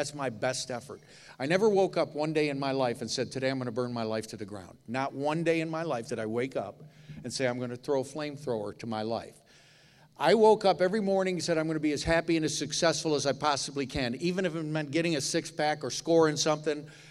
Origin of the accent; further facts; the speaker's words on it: Niagara Falls, Florida, United States; now in Miami, United States; I'm from Niagara Falls near Buffalo, right?